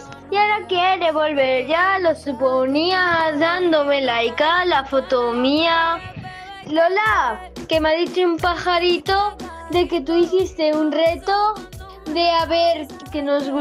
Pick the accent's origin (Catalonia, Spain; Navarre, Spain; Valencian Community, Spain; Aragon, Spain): Valencian Community, Spain; Vinaròs; de Vineros.